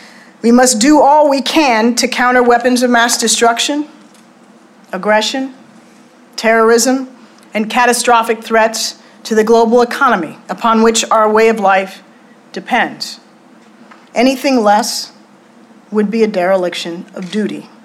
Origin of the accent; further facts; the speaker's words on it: United States; It's essential to who I am as an American.